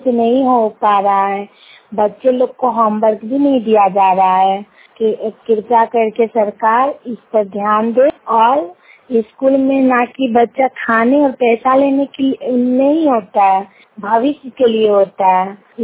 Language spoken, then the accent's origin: Hindi; Kasma Chitthi, Jharkhand, India; गांव कस्मा चिट्ठी, जिला बोकारो की निवासी हूँ।